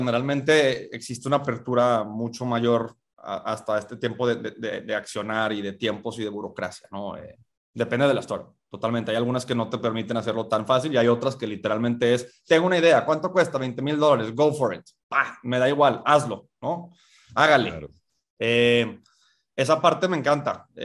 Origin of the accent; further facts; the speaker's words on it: Spain; accent: Mexican; now in Mexico; A pesar de mi acento mexicano, lo puedo cambiar si quieres. Yo soy originalmente español. Llevo 26 años en México, más o menos.